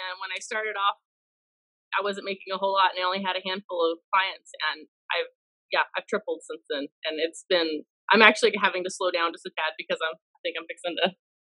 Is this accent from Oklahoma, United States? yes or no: no; Nashville, Tennessee, United States; Well, I grew up around Nashville. I joined the Army.